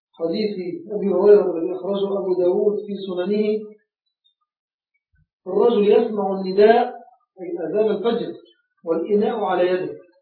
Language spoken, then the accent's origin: Arabic; Egypt; عندنا في مصر ما يسمى ندفع الإمساك